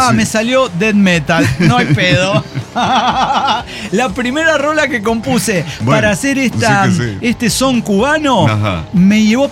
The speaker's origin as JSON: {"language": "Spanish", "region": "Mexico City", "country": "Mexico", "said": "Somos de Ciudad de México"}